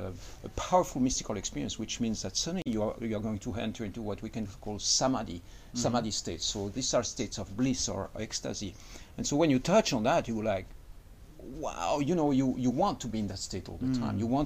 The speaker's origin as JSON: {"language": "English", "country": "Switzerland", "second_language": "English", "said": "Yeah, so I come from Switzerland."}